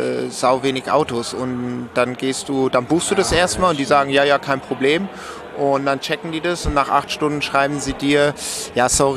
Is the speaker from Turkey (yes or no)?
no; Romandy, Switzerland; first language French; German is a second language; Und ich bin ja auch Schweizer, gebürtiger Schweizer, aber Suisse Romand. Also wo man Französisch spricht